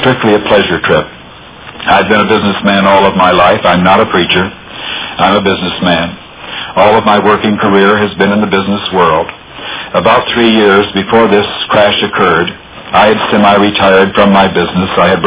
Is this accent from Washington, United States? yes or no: no; Detroit, Michigan, United States; In the neighborhoods where we were growing up in Detroit, Michigan